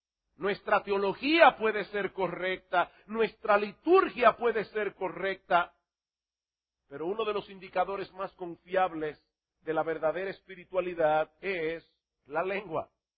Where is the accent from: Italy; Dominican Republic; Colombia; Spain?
Dominican Republic; sí, yo soy dominicano